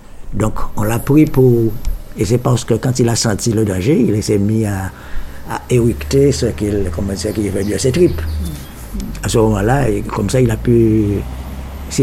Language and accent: French; Guadeloupe; now in France; Chez nous, en Guadeloupe, en Martinique. En Guadeloupe, on dit patate.